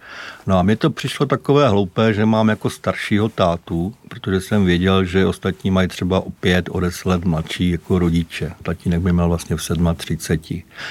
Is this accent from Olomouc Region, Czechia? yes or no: yes; Olomouc, Olomouc Region, Czechia; Takže tohle vlastně byla doba mého dětství na Tabulovém vrchu v Olomouci.